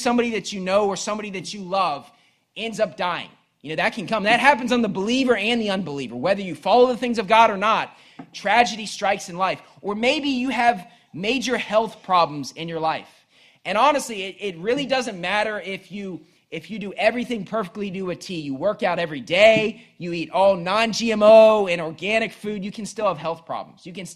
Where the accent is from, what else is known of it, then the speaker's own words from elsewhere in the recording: Bridgeport, West Virginia, United States; When I was growing up in Bridgeport, West Virginia, we had a house that didn't really adequately get rid of the water.